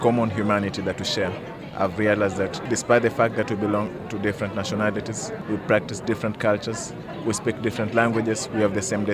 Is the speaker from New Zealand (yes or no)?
no; Kenya; national perspective as a Kenyan who speaks different languages but lives in a different country.